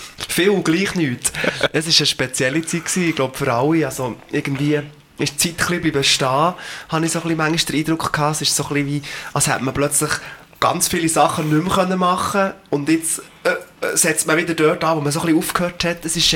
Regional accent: Switzerland; da als Schweizer, der Englisch singt, einfach nicht gleich akzeptiert wird wie einer, der halt aus Amerika kommt.

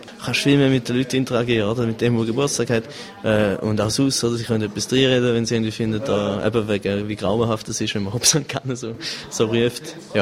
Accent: St. Gallen, Switzerland; now in Fribourg, Switzerland; Ich komme ursprünglich aus St. Gallen und wohne in Fribourg.

